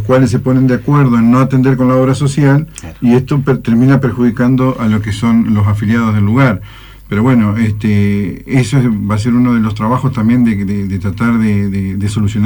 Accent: Colón, Entre Ríos, Argentina; Sí, yo también, igual, yo soy de Colón, ex secretario general de Colón

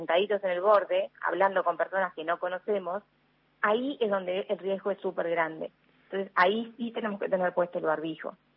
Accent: Argentina; Yo sé que somos argentinos

